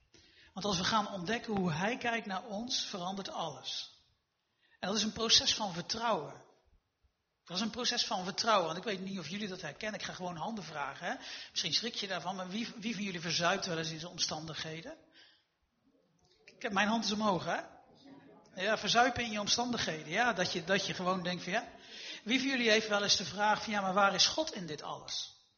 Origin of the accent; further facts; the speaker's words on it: Eindhoven, North Brabant, Netherlands; Ik kom uit Eindhoven.